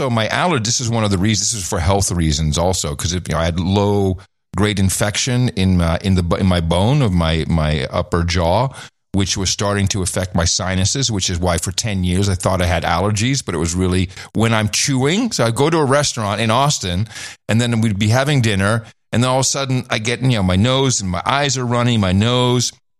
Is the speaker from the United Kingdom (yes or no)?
no; Netherlands; maybe because I grew up in the Netherlands that I'm so aware of really recent history, global history